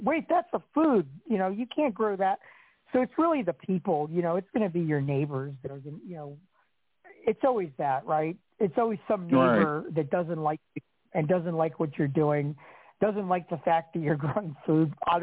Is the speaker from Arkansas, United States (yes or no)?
no; Maryland, United States; some Old Bay seasoning because I'm from Maryland.